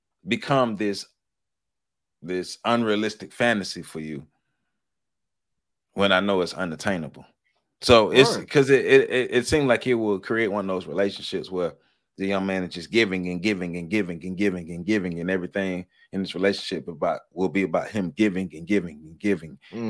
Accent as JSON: {"language": "English", "region": "the South", "country": "United States", "said": "I'm from the South, and I was taught to be courteous, to be a gentleman, to be all these things."}